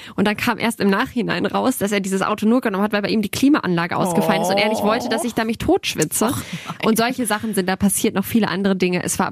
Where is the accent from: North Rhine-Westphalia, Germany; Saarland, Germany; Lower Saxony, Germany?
Lower Saxony, Germany; Hanover; ich komme doch aus Hannover.